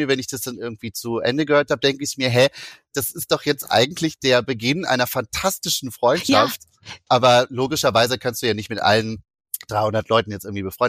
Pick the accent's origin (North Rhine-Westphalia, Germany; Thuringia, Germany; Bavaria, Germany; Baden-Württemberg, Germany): North Rhine-Westphalia, Germany; Recklinghausen; in einem sehr großen Dom im Ruhrgebiet in Recklinghausen, wo ich aufgewachsen bin.